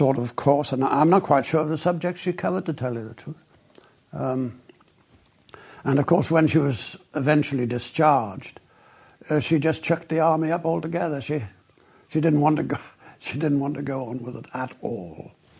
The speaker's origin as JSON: {"language": "English", "town": "South Shields", "region": "North East England", "country": "United Kingdom", "said": "I'm a Geordie from South Shields."}